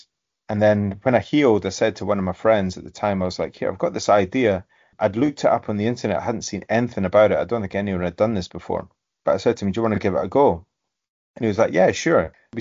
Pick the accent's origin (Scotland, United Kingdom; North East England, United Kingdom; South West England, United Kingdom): Scotland, United Kingdom; now in Hong Kong; because I'm from Scotland, which is known as a walking country, but it wasn't until coming to a big city like Hong Kong that I got into hiking.